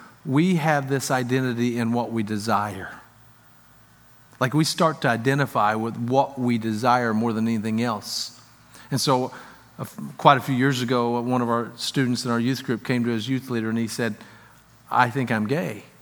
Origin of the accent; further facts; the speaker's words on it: French Lick, Indiana, United States; I'm from French Lick, Indiana. Did you know that? I'm from French Lick. There's more than one hick from French Lick that made it out.